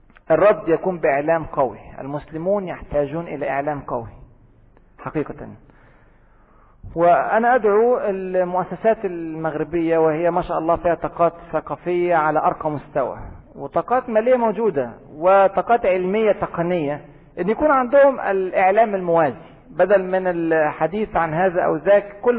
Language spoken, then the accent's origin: Arabic; Egypt; وزي ما يقول عندنا في مصر كده ورينا عرض كتافك.